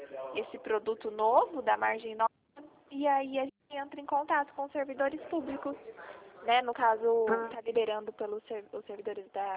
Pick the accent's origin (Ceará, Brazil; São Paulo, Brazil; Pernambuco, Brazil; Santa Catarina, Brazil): São Paulo, Brazil; Mogi Guaçu; Eu sou de Mogi Guaçu.